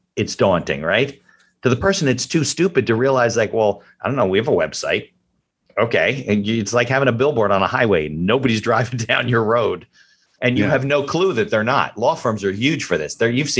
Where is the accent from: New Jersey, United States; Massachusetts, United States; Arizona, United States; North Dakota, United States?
New Jersey, United States; West Caldwell; I grew up in West Caldwell, and it's a different school system, but we all knew each other